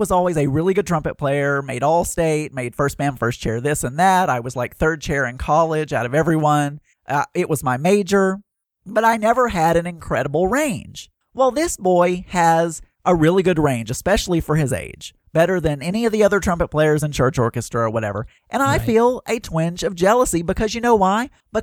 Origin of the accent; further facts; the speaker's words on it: Southern United States, United States; I'm sure there are going to be some Southern people that disagree with me, but I'm from the South, and in the South, where people are not as open to gayness